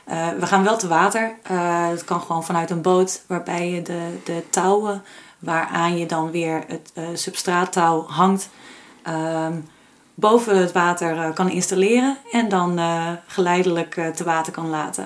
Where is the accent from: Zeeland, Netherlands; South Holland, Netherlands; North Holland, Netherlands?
North Holland, Netherlands; Castricum; ik ben opgegroeid in Castricum, aan de kust.